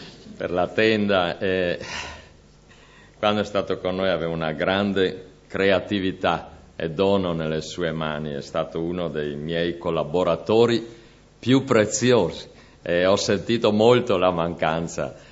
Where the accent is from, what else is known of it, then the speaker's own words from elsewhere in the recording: Cismon del Grappa, Veneto, Italy; Allora non sono l'unico che Dio ha salvato dei veneti. Anche se devo dirmi che nella mia formazione ero cresciuto sì là a Cismon, spesso in montagna